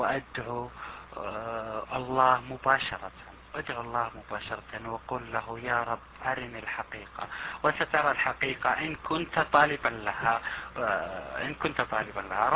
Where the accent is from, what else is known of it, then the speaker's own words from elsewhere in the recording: Saudi Arabia; أنا طبعا من السعودية، فتعرفون الجو المغلق في السعودية